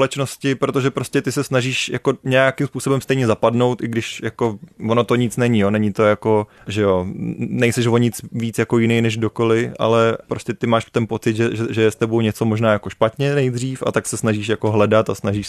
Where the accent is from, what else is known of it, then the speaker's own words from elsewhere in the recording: Liberec, Liberec Region, Czechia; jsem z Liberce